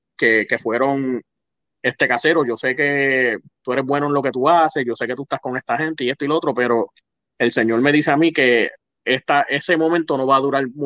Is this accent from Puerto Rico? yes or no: yes; Carolina, Puerto Rico; also born or lived in United States; Soy nacido en Carolina, entre Santurce y Carolina. Me crié, entonces desde chamaquito nos mudamos a Estados Unidos. Después yo regreso a Puerto Rico. Estuve un tiempo en Puerto Rico, ¿verdad?, hasta en mi adolescencia.